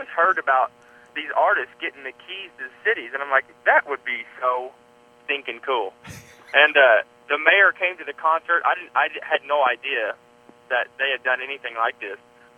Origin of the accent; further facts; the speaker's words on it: Evansville, Indiana, United States; he would come back to Evansville, because we're both from Evansville